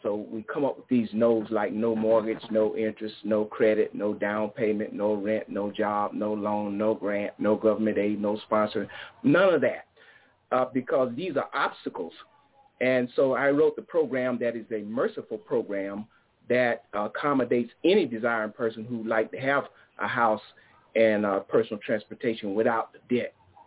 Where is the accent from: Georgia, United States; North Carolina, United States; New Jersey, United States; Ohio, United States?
North Carolina, United States; Charlotte; from Charlotte, North Carolina